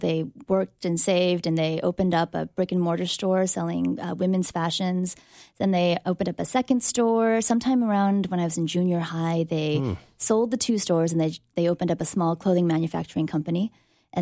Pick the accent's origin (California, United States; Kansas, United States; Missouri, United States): California, United States; Cypress; Meanwhile, we grew up in Orange County. So lived in Cypress, and I graduated from Cypress High School, that just up the road, up the 5 and 405 a little bit.